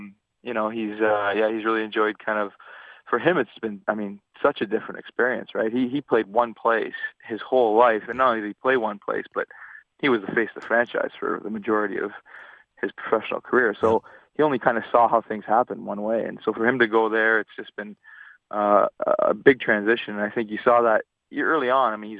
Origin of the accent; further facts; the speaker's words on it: Toronto, Ontario, Canada; growing up in Toronto, I got so many friends